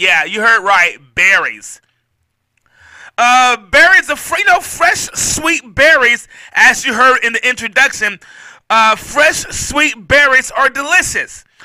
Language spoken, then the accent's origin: English; Mount Vernon, New York, United States; I'm from Mount Vernon, New York. Anytime we want some berries, we would just go to the store and buy them.